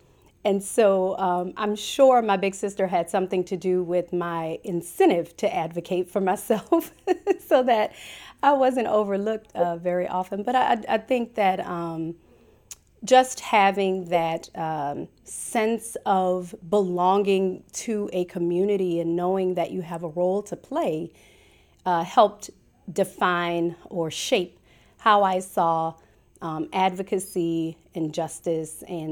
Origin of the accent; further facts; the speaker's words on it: New Orleans, Louisiana, United States; Growing up in New Orleans was like growing up in a tight-knit village. I grew up in the inner city, so I was very close to the French Quarter.